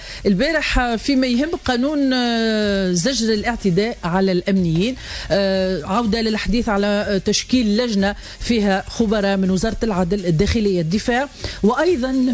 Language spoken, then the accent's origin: Arabic; Tunisia